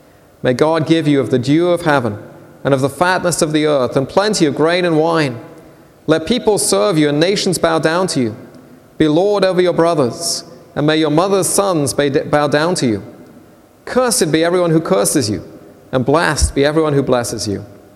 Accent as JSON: {"language": "English", "region": "England", "country": "United Kingdom", "tie": "born or raised there", "said": "growing up in England, we didn't get access to it every week."}